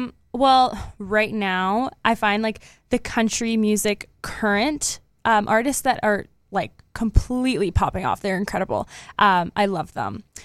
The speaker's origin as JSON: {"language": "English", "town": "Tangent", "region": "Oregon", "country": "United States", "tie": "born or raised there", "said": "I also just played a show around my hometown in Tangent."}